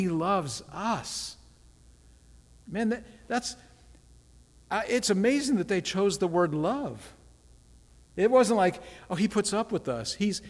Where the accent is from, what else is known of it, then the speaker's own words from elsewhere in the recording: Scotland, United Kingdom; My own personal favorite since I'm Scottish.